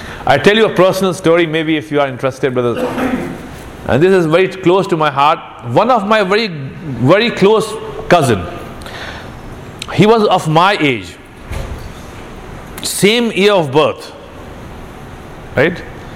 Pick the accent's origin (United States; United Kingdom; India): India; he was growing up in Qatar, I was growing up in India.